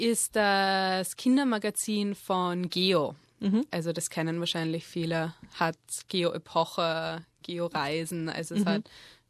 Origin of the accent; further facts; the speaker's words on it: Graz, Styria, Austria; also born or lived in Vienna; Also, ich komme aus Graz. Und habe in Wien studiert, Grafikdesign für 4 Jahre. Danach hat es mich beruflich nach Deutschland verschlagen und dann wieder zurück nach Österreich.